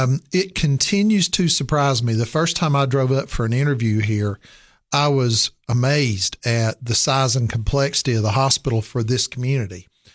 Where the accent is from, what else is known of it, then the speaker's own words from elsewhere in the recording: Johnson City, Tennessee, United States; I'm originally from Johnson City. I grew up there